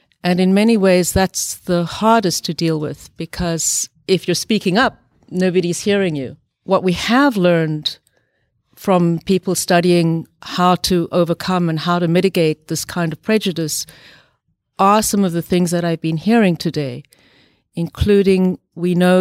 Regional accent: South Africa; I'm female. I grew up partly in South Africa during the very evil system of apartheid with legalized racial discrimination.

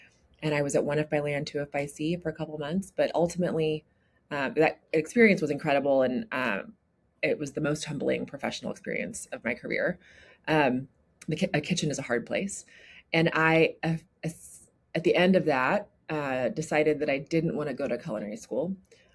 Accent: Fort Worth, Texas, United States; I'm from Fort Worth, Texas. Fort Worth is a, you know, funny little town. It's the sidekick to Dallas, as many people believe. Fort Worth is pretty distinct in its own right.

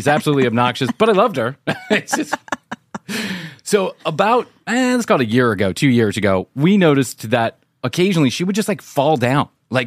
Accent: Ireland; Because I'm Irish, and that's what we do.

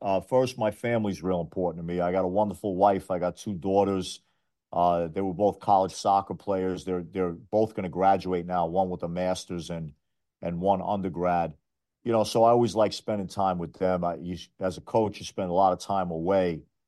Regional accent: Brooklyn, New York, United States; also born or lived in Queens; So I grew up in Brooklyn and Queens. We were living in Jackson Heights, Queens

